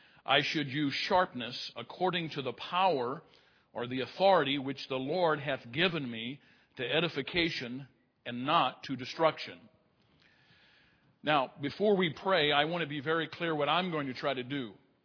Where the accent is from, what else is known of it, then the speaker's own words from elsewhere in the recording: St. Louis, Missouri, United States; born there; I was born in St. Louis, okay?